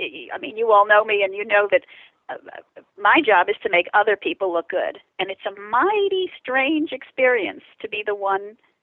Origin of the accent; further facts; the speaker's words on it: New York City, New York, United States; I grew up in New York. I went to Hunter College Elementary School. I went to Hunter College High School.